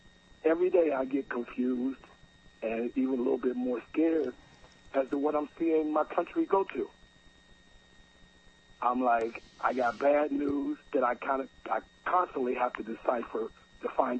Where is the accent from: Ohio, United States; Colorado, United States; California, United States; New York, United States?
Ohio, United States; I'm from Ohio, so I know how Republicans really, really can get ugly